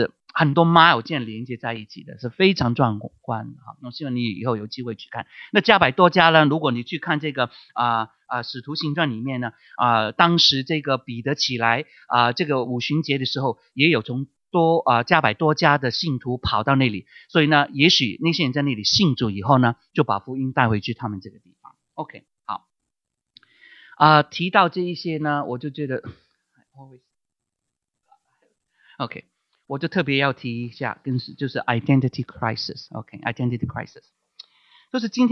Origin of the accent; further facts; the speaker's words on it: China; now in United States; 我们的心里面还是觉得说啊，中国啊是我的故乡啊，我是一个中国人，我是亚裔啊